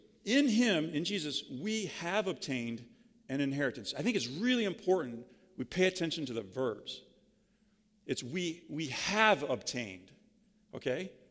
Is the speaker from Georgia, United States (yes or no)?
no; Novi, Michigan, United States; I'm from Michigan, Novi, Michigan.